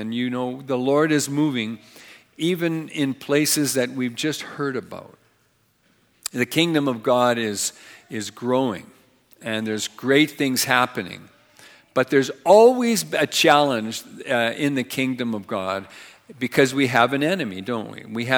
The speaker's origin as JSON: {"language": "English", "town": "Carbon", "region": "Alberta", "country": "Canada", "said": "We're from Carbon, Alberta, originally."}